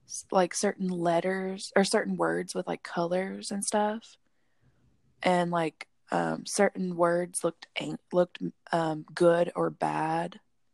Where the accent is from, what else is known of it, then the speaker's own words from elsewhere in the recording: Florida, United States; Well, I'm from Florida, so.